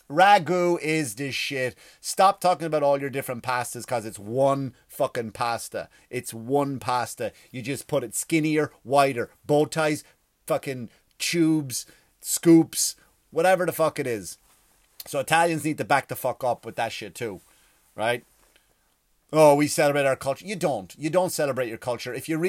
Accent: Ireland; But we're Irish, we don't give a shit.

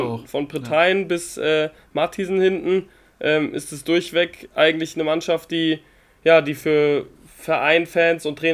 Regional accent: Hesse, Germany; Ja, und zwar gibt es News bei uns in Hessen sogar. Es gibt bei uns in Hessen News

